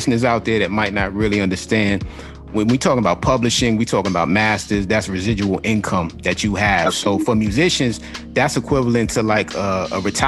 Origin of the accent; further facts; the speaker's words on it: Queens, New York, United States; I grew up in South Jamaica, Queens, and I know just for a fact, you know, like when that record hit, man, everybody was blasting that joint in Baisley, all over.